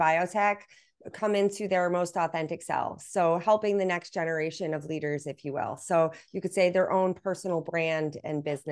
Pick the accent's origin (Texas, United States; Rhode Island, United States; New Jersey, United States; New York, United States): New York, United States; So with my older brother going there, I grew up outside of New York City. I was able to visit West Point.